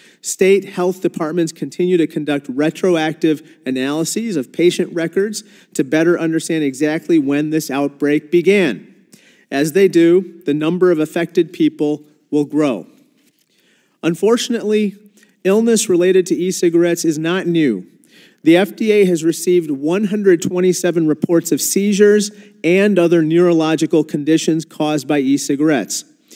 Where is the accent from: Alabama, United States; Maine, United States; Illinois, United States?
Illinois, United States; But on August 23rd, officials from my home state of Illinois reported the first death due to a mysterious vaping-related lung illness.